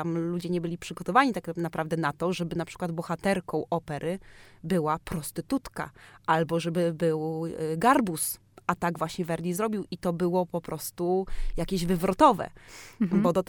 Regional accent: Olsztyn, Warmian-Masurian Voivodeship, Poland; jestem z Olsztyna, gdzie nie ma teatru operowego

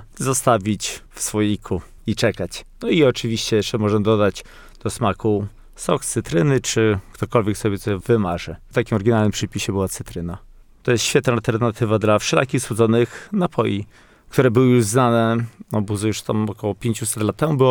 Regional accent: Podlaskie Voivodeship, Poland; jestem z Podlasia, jestem z zawodu kucharzem i producentem buzy

